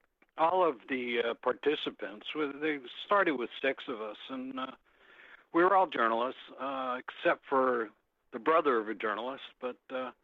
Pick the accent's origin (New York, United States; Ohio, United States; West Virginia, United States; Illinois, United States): New York, United States; I'm a New Yorker